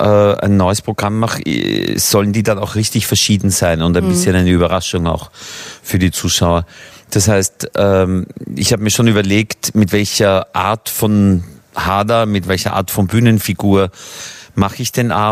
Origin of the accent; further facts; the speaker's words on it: Austria; Das ist bei uns in Österreich so ein Codewort für, man hat es hinter sich, man zieht sich aufs Land zurück.